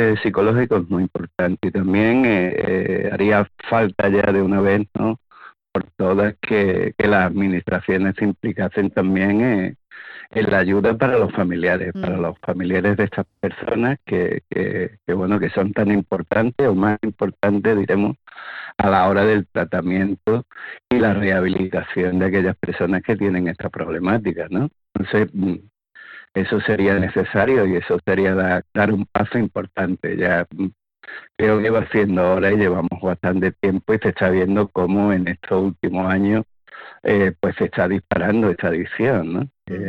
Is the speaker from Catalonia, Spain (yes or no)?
no; Málaga, Andalusia, Spain; yo soy de Málaga y en Málaga, en el sector de carretera de Cádiz, tenemos 27 casas de apuestas